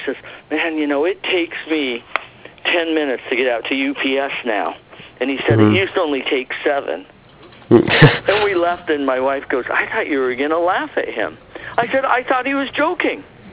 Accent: Seattle, Washington, United States; now in Hermiston, United States; That's how I ended up in Hermiston. I'm from Seattle, and it was people over here go, "Why would you leave Seattle to come here?"

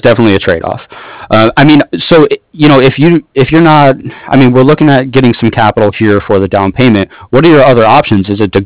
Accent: San Francisco, California, United States; I'm from San Francisco, so I'll be eco-friendly and shoot out to Tahoe all the time.

